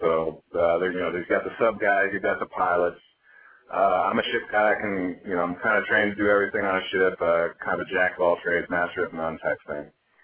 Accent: North Dakota, United States; So I was born and raised in North Dakota. And the Navy was an incredibly quick way to get out of North Dakota.

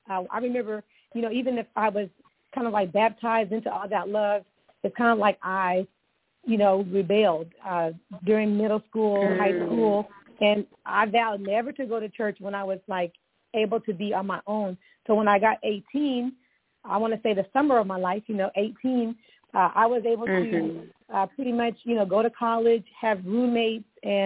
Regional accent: California, United States; I want to say in my spring season, just, you know, springing out, I was raised in the Valley of California, and I got a lot of my instruction from my grandparents.

